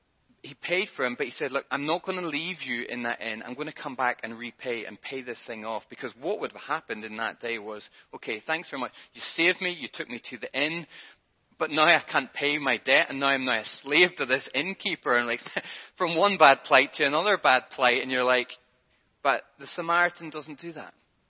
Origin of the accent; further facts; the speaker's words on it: Northern Ireland, United Kingdom; Whenever I left for university at the age of 18, I was obviously coming from Northern Ireland.